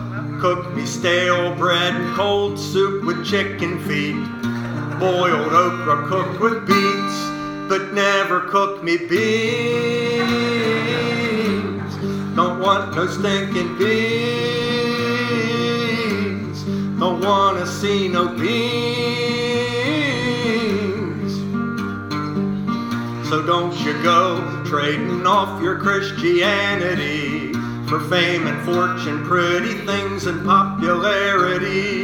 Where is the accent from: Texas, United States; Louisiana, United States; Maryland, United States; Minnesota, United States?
Maryland, United States; Westminster; And I was born and raised in the country. I was born in Carroll County General Hospital in Westminster, Maryland, back in 1965. And it was a rural farming community. So I grew up around farms.